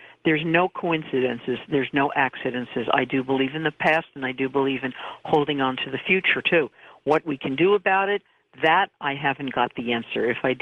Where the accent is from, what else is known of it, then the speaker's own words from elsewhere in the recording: New York, United States; I want to preface before I talk about my experiences of 9/11 growing up in New York